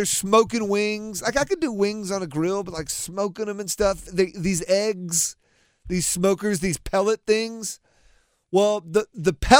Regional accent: Raleigh, North Carolina, United States; I got city pride on the line because I'm from Raleigh.

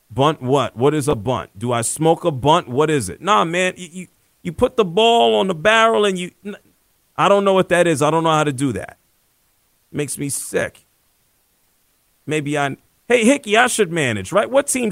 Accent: Northeast, United States; I remember watching him quite a bit growing up in the Northeast and looking at the AL East.

